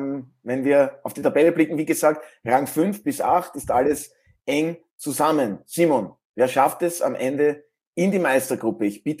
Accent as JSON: {"language": "German", "region": "Burgenland", "country": "Austria", "tie": "born or raised there", "said": "Maibaum habe ich sogar noch in meiner Jugend im Burgenland gestellt, in meinem Dorf."}